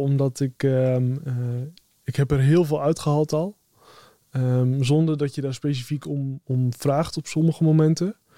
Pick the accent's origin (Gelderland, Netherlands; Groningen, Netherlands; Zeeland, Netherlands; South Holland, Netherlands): Groningen, Netherlands; ik kom officieel uit Groningen